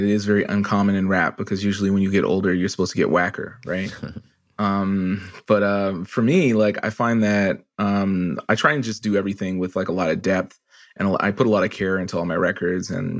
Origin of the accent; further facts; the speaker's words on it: Canada; I'm also a Canadian